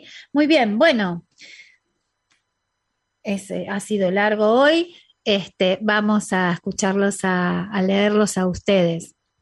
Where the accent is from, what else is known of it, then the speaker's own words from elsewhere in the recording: Argentina; Mis hermanos y yo crecimos en Argentina.